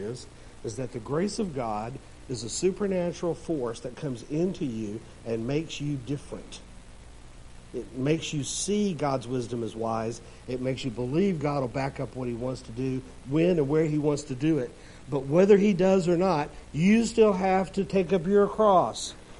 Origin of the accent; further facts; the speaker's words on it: Memphis, Tennessee, United States; I grew up in the Mid-South, South Memphis. I lived there during tumultuous times, even Dr. King's death. I was 13, had nothing to do with it. But our neighborhood went from white to black in a flash.